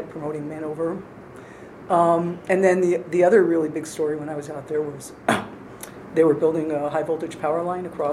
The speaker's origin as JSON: {"language": "English", "region": "New Jersey", "country": "United States", "tie": "born or raised there", "also_born_or_lived": "New York City", "said": "Yeah, so I was born in the city, but pretty much grew up in northeastern New Jersey"}